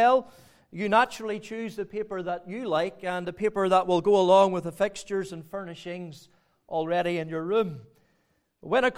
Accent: Magherafelt, Northern Ireland, United Kingdom; But I'm from Macrofelt, so they'll understand me, so they will.

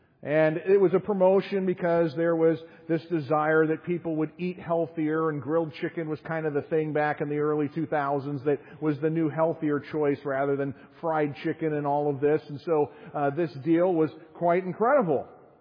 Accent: Chicago, Illinois, United States; As a Chicagoan, it shocked me that she was able to shut down Michigan Avenue for a day

